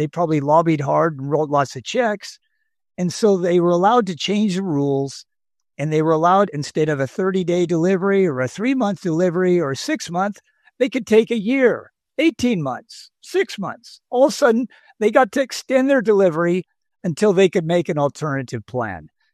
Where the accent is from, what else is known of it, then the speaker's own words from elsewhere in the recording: Idaho, United States; And hey, I'm from Idaho. I'm not exactly a fan of Texas